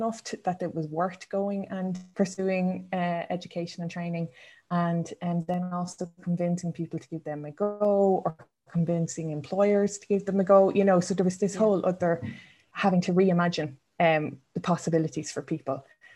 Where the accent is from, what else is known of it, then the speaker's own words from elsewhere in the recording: Tallaght, Leinster, Ireland; So I grew up in Dublin, in Talla in Dublin.